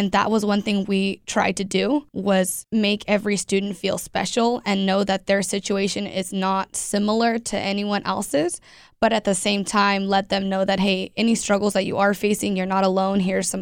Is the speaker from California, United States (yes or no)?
yes; Fresno, California, United States; I was born and raised in Fresno.